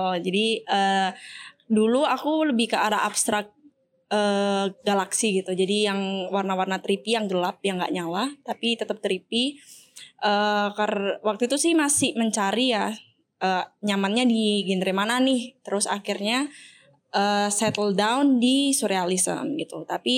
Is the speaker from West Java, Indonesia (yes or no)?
no; Malang, East Java, Indonesia; now in Bali, Indonesia; Aku asalnya dari Malang. Jadi aku udah di Bali sekitaran hampir 5 tahunan.